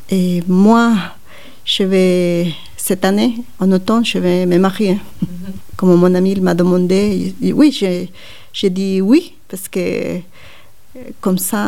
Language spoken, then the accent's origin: French; Guatemala; French is a second language; moved away; moi, quand je suis partie de Guatemala